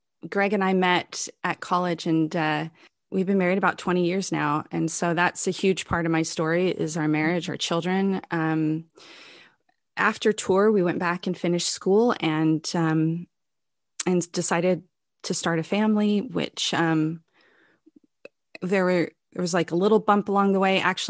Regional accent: Washington, United States; I grew up in Washington State. It was a great place to grow up, middle of five kids.

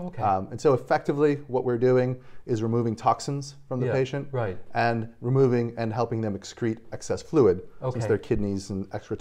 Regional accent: United States; moved away as an adult; now in United Kingdom; I'm an American-Brit hybrid. I grew up in the States and I've been working over here for the last 20 years.

